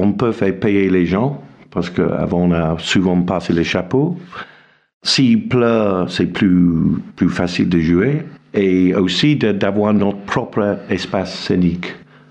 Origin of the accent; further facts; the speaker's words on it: England, United Kingdom; je suis anglais.